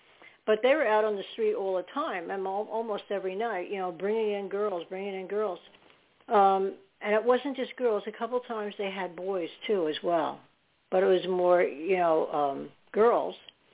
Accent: New York City, New York, United States; I'm from New York, so I know all the city.

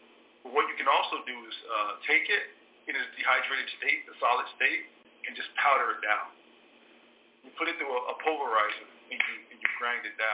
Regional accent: Jamaica; I'm Jamaican. It's from Jamaica. I have my Jamaican shirt on.

